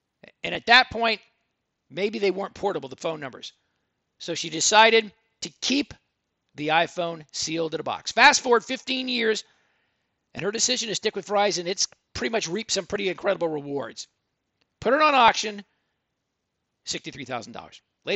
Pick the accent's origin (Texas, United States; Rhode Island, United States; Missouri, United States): Texas, United States; because listen, I'm a Texan, but I really don't have the hat.